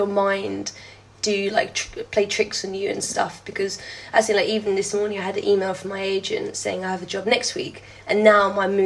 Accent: England, United Kingdom; also born or lived in Thailand; I'm 24. I was originally born in Thailand and I came to England when I was like three. So I'm English, but my heritage is Thai

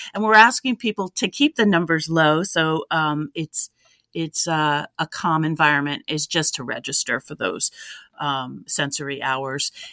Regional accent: Connecticut, United States; Well, like you, I grew up in Eastern Connecticut in the woods

